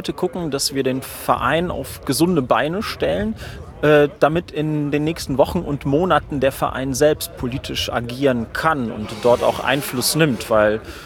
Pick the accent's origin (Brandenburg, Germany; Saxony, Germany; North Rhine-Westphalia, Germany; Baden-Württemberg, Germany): North Rhine-Westphalia, Germany; Neuss; Ich komme aus Neuss, das ist quasi sowas wie der Parkplatz von Düsseldorf.